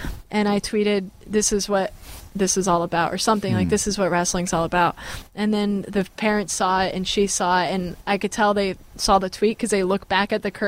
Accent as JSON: {"language": "English", "region": "California", "country": "United States", "said": "I have to spell it B-A-Y, because I'm from the Bay Area."}